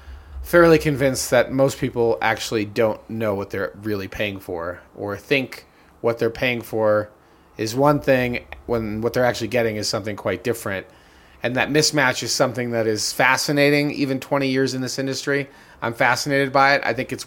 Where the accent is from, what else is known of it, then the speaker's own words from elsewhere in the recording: New York, United States; born there; As somebody who's also from the New York, well, I was born in the New York metro area.